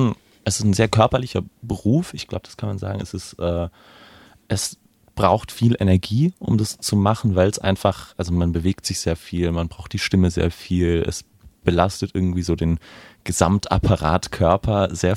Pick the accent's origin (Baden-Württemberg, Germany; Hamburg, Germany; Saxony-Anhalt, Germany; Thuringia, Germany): Baden-Württemberg, Germany; Ludwigsburg; von da bin ich dann nach Tübingen gerutscht. Und jetzt bin ich wieder, genau, ich bin aus Ludwigsburg, deswegen war es irgendwie ganz schön wieder zurück, daheim. also fast. Und bin jetzt seit 1,5 bis 2 Jahren, glaube ich, hier. Fast 2 Jahre.